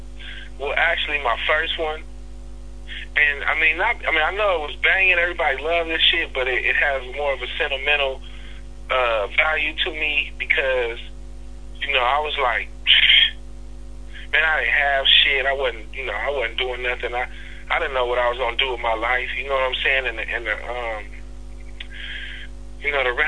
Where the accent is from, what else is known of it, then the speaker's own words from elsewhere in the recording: Hayward, California, United States; because I'm from Hayward, you know what I'm saying?